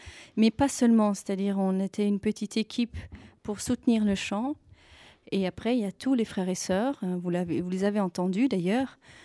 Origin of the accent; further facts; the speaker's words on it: Belgium; Je suis belge.